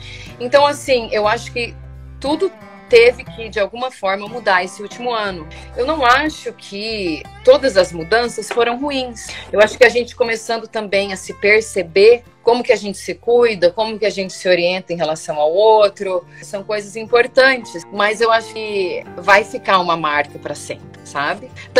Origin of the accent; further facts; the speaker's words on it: Brazil; now in United States; A gente quer estar aí, a gente está aqui. Eu não sou americana, eu sou brasileira.